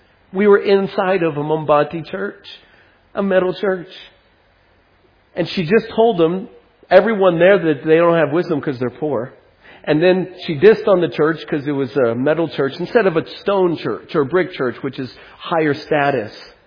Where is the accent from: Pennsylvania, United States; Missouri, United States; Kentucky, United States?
Missouri, United States; St. Louis; And in fact, Mike, when I moved to Maine, I'm from St. Louis, Missouri.